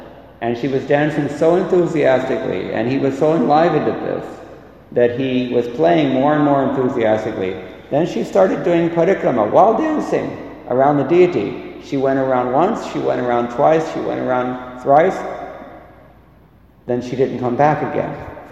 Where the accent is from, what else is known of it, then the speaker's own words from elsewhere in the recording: Hollywood, California, United States; born there; I was born in Hollywood. What kind of a place is that for spiritual life?